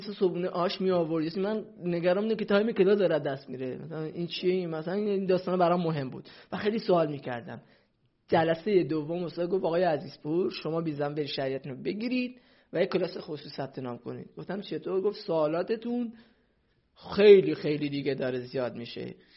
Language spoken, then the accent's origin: Persian; Sardasht, West Azerbaijan, Iran; من اصالتا کردم آذربایجان غربی، شهرستان سردشت، یه شهر کردنشین با 120000 نفر جمعیت.